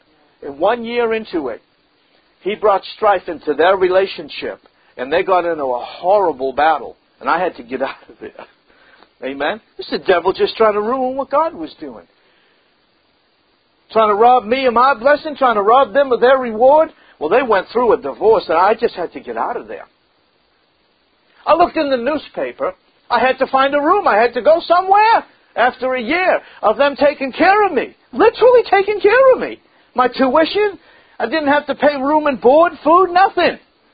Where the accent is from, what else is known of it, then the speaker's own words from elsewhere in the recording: Massachusetts, United States; also born or lived in Western US; Oh, I told her where I was from, that I was from Massachusetts, but I had been living out west for a number of years.